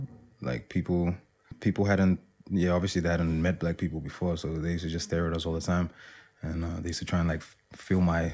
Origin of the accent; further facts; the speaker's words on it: South Africa; also born or lived in Democratic Republic of the Congo / Zambia; now in New Zealand; And then we moved to South Africa. And then I lived there from when I was like 4 till 13. And then we moved to New Zealand.